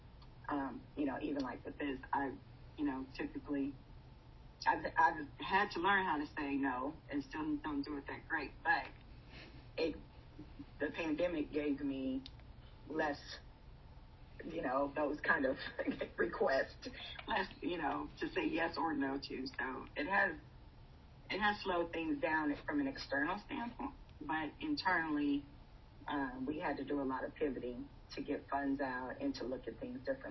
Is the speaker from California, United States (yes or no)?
no; Indianapolis, Indiana, United States; also born or lived in Houston / Atlanta / Phoenix / Iowa; So I'm originally from Indianapolis. Grew up here. I've lived in several different cities, you know, including Houston, Atlanta, actually Phoenix, Arizona, and Iowa. I moved back here in 2016